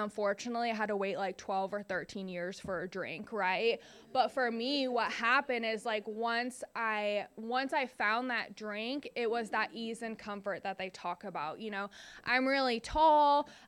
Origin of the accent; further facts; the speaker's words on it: Seattle, Washington, United States; I can't fly back home. I'm from the Seattle, Washington area.